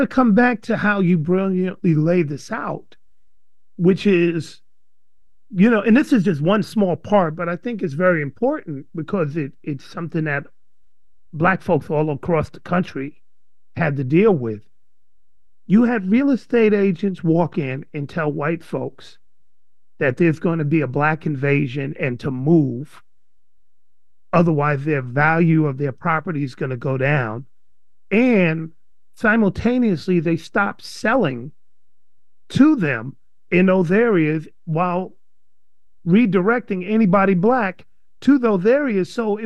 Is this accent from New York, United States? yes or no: yes; New York City, New York, United States; That's how I grew up in the Bronx